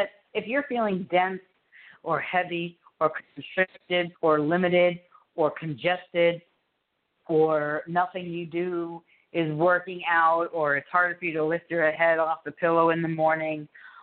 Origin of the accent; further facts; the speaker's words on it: New York, United States; accent: New York; when I say I'm a New Yorker, and most of the time you can't really hear it, but there are certain words that come out.